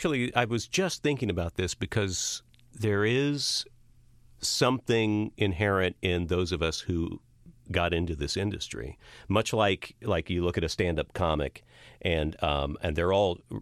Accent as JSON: {"language": "English", "region": "Texas", "country": "United States", "tie": "born or raised there", "said": "I was growing up in West Texas."}